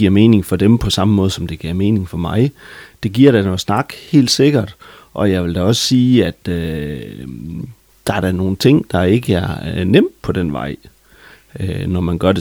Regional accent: Sæby, North Denmark Region, Denmark; also born or lived in Nørresundby; født og opvokset i Sæby med en kort afstikker helt ud til Nørresundby. Men ellers så er det her, jeg har boet hele min tid.

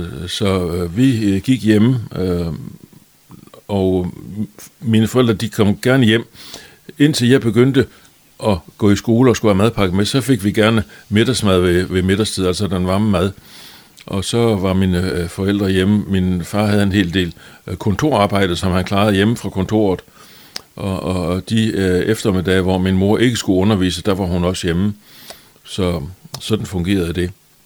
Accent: Vejle, Region of Southern Denmark, Denmark; born there; Jeg har ikke boet i Vejle. Jeg er født på sygehuset i Vejle.

